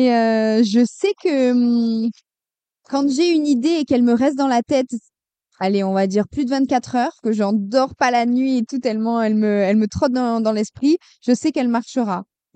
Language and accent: French; Nice, Provence-Alpes-Côte d'Azur, France; j'ai 22 ans, bientôt 23. Je suis une pure niçoise, une pure sudiste.